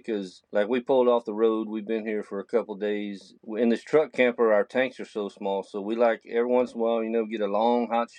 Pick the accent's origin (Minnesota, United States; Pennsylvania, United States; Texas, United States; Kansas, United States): Texas, United States; we travel, we're from Texas and then we travel up through